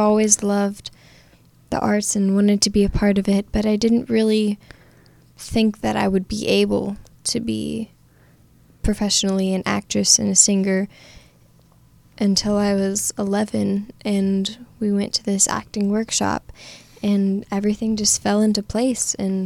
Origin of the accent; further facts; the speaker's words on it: Kentucky, United States; born there; also born or lived in Alaska / Tennessee; I was born in Kentucky.